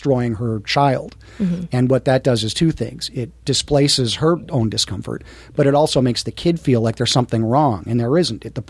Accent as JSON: {"language": "English", "region": "California", "country": "United States", "tie": "born or raised there", "said": "I grew up in the Valley, and on Lancashire Boulevard"}